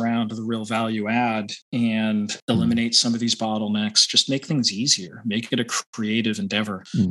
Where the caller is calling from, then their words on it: Boston, Massachusetts, United States; I'm in the East Coast around Boston.